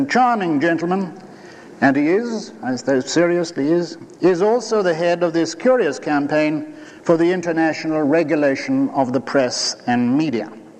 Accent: Dublin, Leinster, Ireland; I come from Dublin, and I must say, you couldn't get an audience this size in a lecture hall in Dublin on a Saturday night.

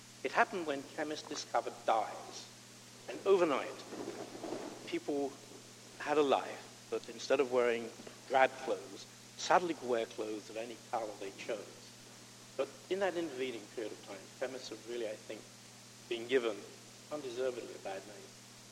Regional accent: Canada; now in Vancouver, Canada; So I assume that I was asked to give the thanks because as a Canadian chemist, I've known Professor Gillette for many years.

